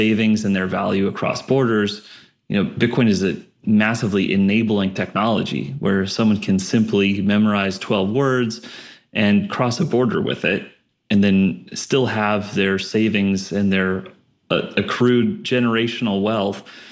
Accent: Palos Verdes, California, United States; Palos Verdes was an interesting place to grow up.

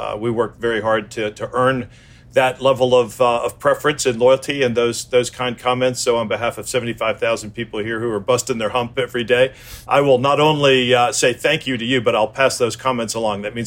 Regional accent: Chicago, Illinois, United States; So I grew up in Chicago.

